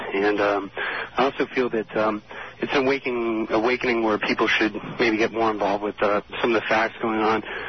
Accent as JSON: {"language": "English", "region": "New York", "country": "United States", "tie": "born or raised there", "said": "And I was born and raised in New York, and of course, seeing what happened was a real heartbreaker for me."}